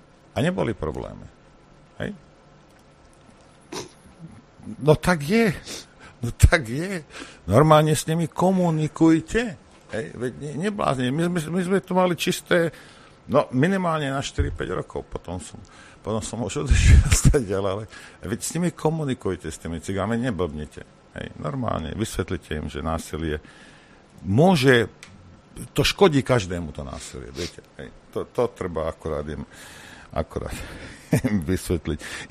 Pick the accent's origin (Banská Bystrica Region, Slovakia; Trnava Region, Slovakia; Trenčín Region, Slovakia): Banská Bystrica Region, Slovakia; Rimavská Sobota; Ja som vyrastal v Rimavskej Sobote, 25% cigáňov.